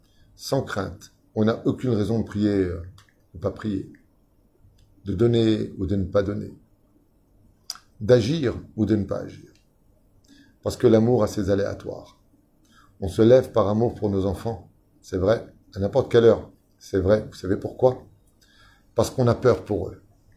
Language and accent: French; Tunis, Tunis Governorate, Tunisia; Et on vient de Tunis, on n'avait pas l'habitude d'avoir les chapeaux